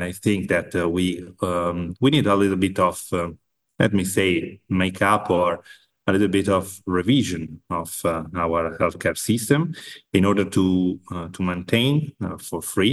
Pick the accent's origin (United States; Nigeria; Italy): Italy; English is a second language; from Italy.